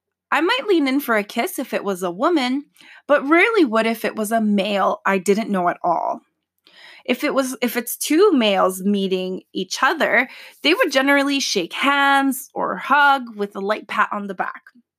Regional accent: Canada; I am Latina and I feel it to the core, but I was born and raised in Canada

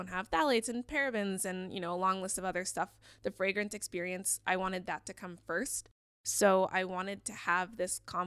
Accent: Ohio, United States; Like, where I grew up in Ohio, everyone wanted to smell like the Hollister store.

